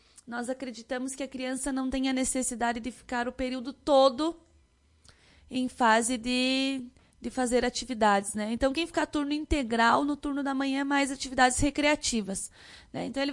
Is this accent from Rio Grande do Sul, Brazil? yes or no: yes; Lagoa Vermelha, Rio Grande do Sul, Brazil; Sou natural de Lagoa Vermelha, neta da dona Ruth